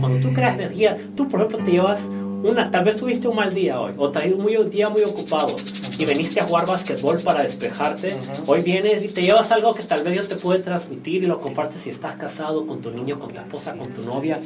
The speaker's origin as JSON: {"language": "Spanish", "country": "Mexico", "said": "nosotros, pues que no somos oriundos del área, venimos de otras partes de México"}